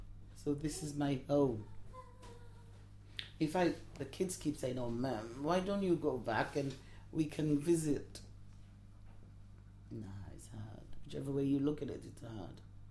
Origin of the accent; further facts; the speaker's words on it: Limekiln, Saint Kitts, St. Kitts & Nevis; also born or lived in Antigua; I was born in Antigua, and that's not very far away from St. Kitts. When I was 12, I went to St. Kitts with my mum. We lived in Limekiln. And I went to school in the village.